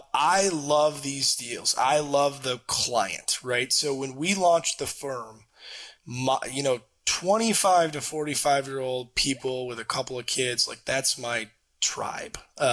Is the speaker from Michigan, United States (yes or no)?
yes; Michigan, United States; This guy out of Indiana, which is like, I'm from Michigan.